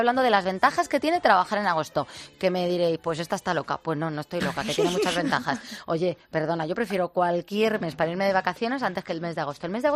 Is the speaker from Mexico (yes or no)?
no; Madrid, Community of Madrid, Spain; Yo que soy de Madrid, claro.